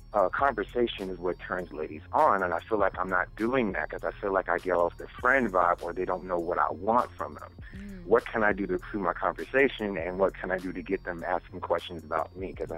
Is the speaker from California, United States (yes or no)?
yes; California, United States; now in Modesto, United States; I'm in the Central Valley. I'm from the Bay Area.